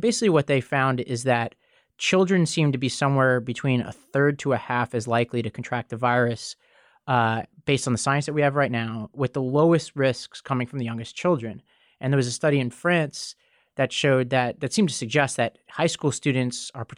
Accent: New York City, New York, United States; And in my hometown of New York City, the mayor has stated that he plans to reopen New York City's public schools in September

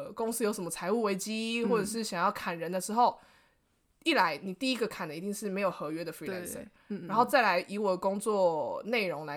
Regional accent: Taiwan; now in Germany; 我在台湾我真的不知道台湾人，我们都是台湾人

